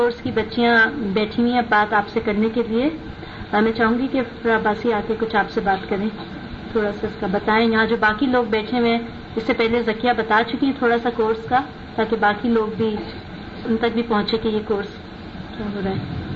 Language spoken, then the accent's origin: Urdu; Thatta, Sindh, Pakistan; میں ڈسٹرکٹ ٹھٹا سے آئی ہوں اور ابھی فورتھ پیج میں زیر تعلیم ہوں. جی استاد میں ہاسٹل میں رہتی ہوں